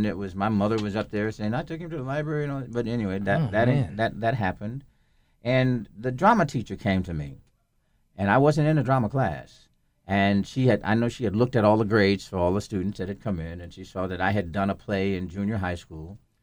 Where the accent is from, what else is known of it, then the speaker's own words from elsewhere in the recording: Fort Worth, Texas, United States; I said, oh, no, ma'am, I'm from Fort Worth.